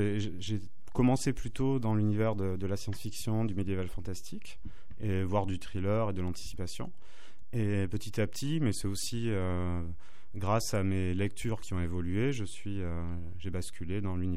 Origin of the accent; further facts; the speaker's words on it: Lavaur, Occitanie, France; born there; Oui, je suis né à Lavaur. Au début des années 70.